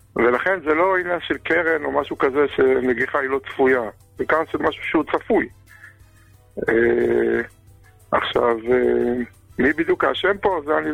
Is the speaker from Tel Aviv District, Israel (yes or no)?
yes; Tel Aviv, Tel Aviv District, Israel; אני מתל אביב.